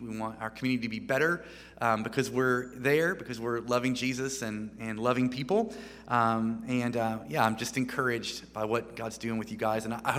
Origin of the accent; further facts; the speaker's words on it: United States; In America, where I'm clearly from, based on my accent and everything else about me